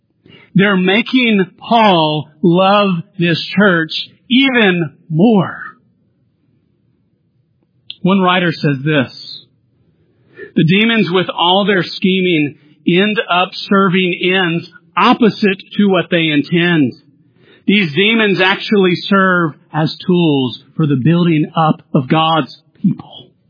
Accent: Louisiana, United States; I'm from South Louisiana, where if there is anything that Louisianians love to do, we love to eat.

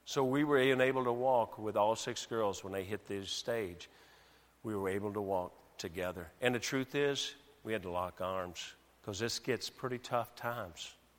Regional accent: Tennessee, United States; Well, that's where I grew up. I grew up down in Tennessee and on out on the farm

